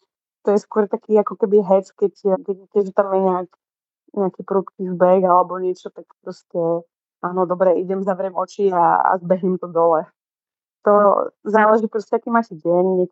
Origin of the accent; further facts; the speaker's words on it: Prešov Region, Slovakia; ma ovplyvnili moje rodné mesto alebo oblasť, v ktorej pochádzam z Vysokých Tatier